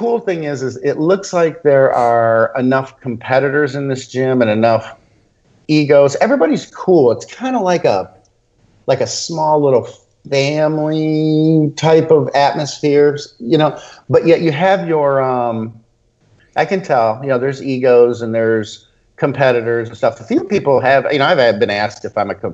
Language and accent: English; Bora Bora, Leeward Islands, French Polynesia; now in United States; Yeah, but I'm French. I'm still French Polynesian. Yeah. I'm actually from Bora Bora originally.